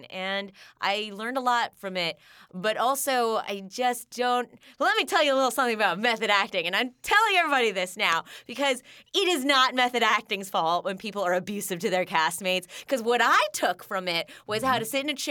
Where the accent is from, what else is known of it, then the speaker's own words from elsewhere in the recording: Los Angeles, California, United States; Oh, L.A. Mm. So I'm one of the few L.A. natives, and I did the whole child acting thing.